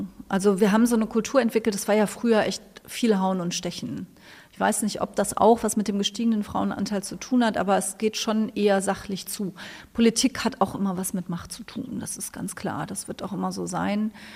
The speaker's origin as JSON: {"language": "German", "region": "Rhineland-Palatinate", "country": "Germany", "said": "Ich komme aus Rheinland-Pfalz."}